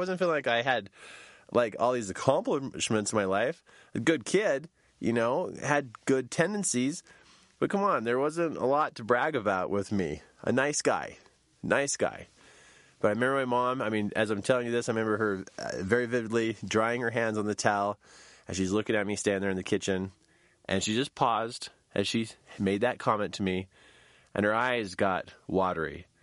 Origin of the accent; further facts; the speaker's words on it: Lander, Wyoming, United States; I grew up in Lander, Wyoming. And oldest of six